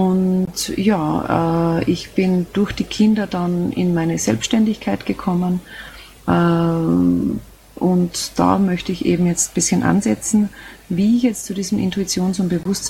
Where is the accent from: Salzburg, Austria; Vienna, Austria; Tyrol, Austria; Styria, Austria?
Styria, Austria; ich bin gebürtige Steirerin und ja, wie nichts Besonderes, aufgewachsen mit zwei Brüdern.